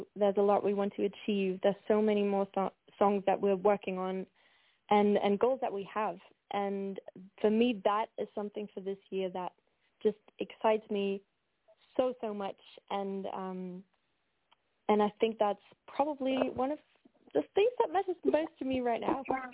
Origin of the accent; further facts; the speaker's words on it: Germany; English is a second language; I've never really celebrated Thanksgiving before. I grew up in Germany, so it's just not really a thing.